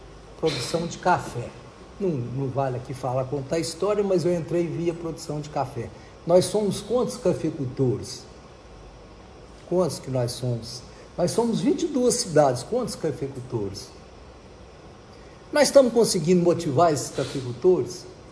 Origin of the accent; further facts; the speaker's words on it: Carmo do Paranaíba, Minas Gerais, Brazil; eu sou de Carmo do Paranaíba